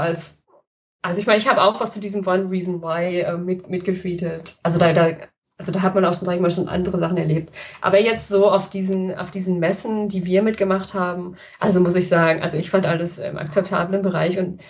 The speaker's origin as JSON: {"language": "German", "region": "North Rhine-Westphalia", "country": "Germany", "said": "Also ich komme aus dem Ruhrgebiet."}